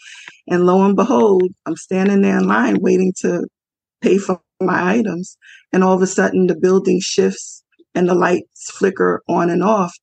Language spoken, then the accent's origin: English; New Jersey, United States; now in Georgia, United States; I'm originally from New Jersey and I currently live in Georgia.